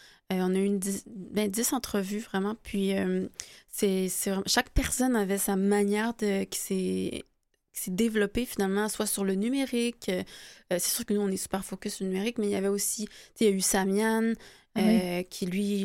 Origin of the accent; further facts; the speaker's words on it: Quebec, Canada; Non, je viens du Québec.